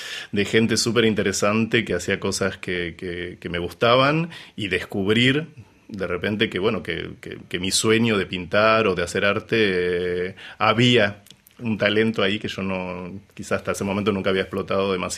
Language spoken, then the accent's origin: Spanish; Mar del Plata, Buenos Aires Province, Argentina; born there; Cuando yo nací en Mar del Plata, fui a vivir a Buenos Aires por trabajo.